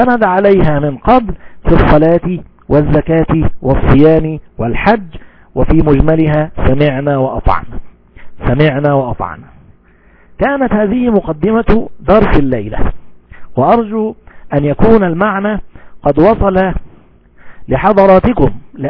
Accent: Egypt; مثال مشهور عندنا في مصر

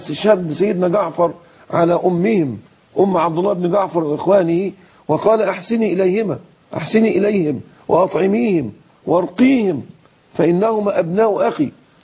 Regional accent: Egypt; كما يقال عندنا في الريف المصري

